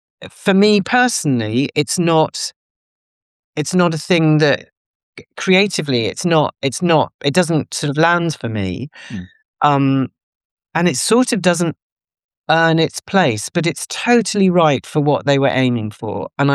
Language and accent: English; England, United Kingdom; So I think there's a kind of mixture of being an English academic